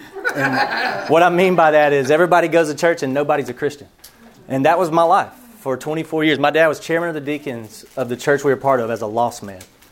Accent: Buford, Georgia, United States; I'm from Buford, Georgia.

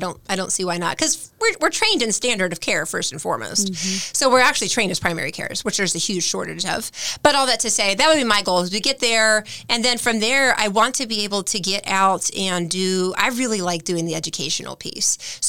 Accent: Ohio, United States; I grew up, we said earlier, I grew up in Ohio in a small farm town.

